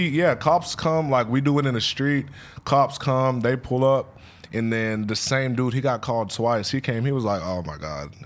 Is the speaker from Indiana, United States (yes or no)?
no; Killeen, Texas, United States; Killeen, Texas, like Fort Hood.